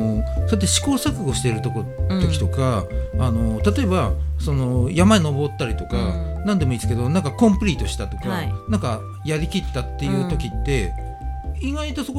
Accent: Kamakura, Kanagawa, Japan; now in Chigasaki, Japan; たまたま自分は鎌倉市出身なんですけど、今は茅ヶ崎市に住んでて

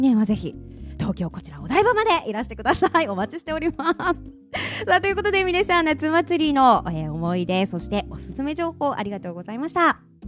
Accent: Ise, Mie, Japan; 伊勢だけの、私の地元伊勢だけの行事事だったらしく

